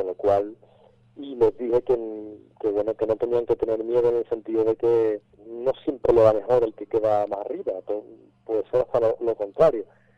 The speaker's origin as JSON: {"language": "Spanish", "region": "Andalusia", "country": "Spain", "tie": "born or raised there", "also_born_or_lived": "Barcelona", "moved": "as an adult", "said": "yo era una persona que prácticamente no había salido Andalucía, de mi tierra, ¿no? Y el hecho de irme a vivir a otra ciudad como Barcelona durante tanto tiempo"}